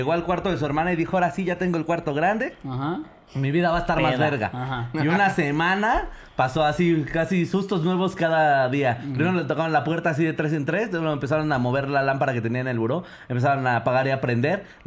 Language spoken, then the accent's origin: Spanish; Iztapalapa, Mexico City, Mexico; Qué bueno que soy de Iztapalapa y ya estoy acostumbrada a esto